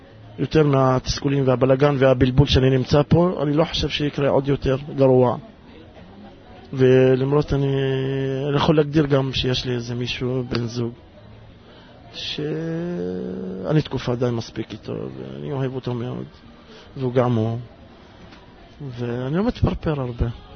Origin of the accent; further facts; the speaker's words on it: Jerusalem, Jerusalem District, Israel; אני ירושלמי וערבי.